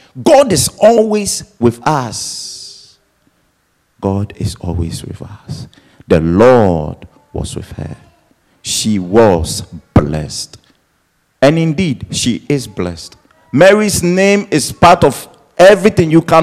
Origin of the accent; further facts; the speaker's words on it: Ghana; I mean, I'm from Ghana. I know Ghana lifestyle.